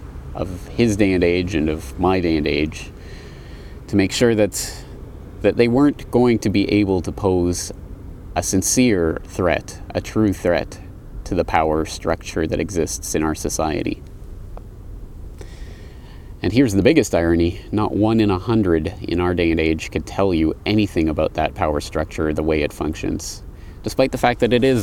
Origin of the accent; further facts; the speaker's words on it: Canada; I come from Canada. And because I'm Canadian